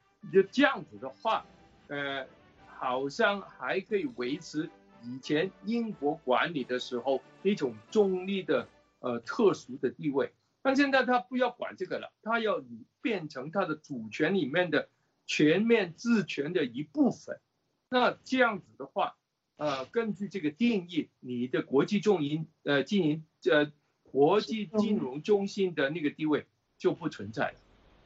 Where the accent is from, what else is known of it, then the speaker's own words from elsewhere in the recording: Guangdong, China; 就变成我们广东人说的那种糖水滚糖鱼